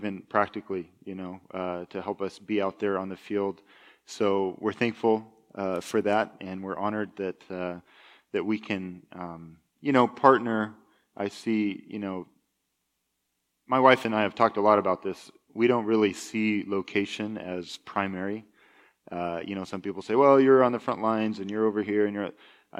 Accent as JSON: {"language": "English", "region": "Vermont", "country": "United States", "moved": "as an adult", "said": "So I'm from Vermont, like I said, and just a couple weeks after I turned 18, I left Vermont and I traveled to Austria."}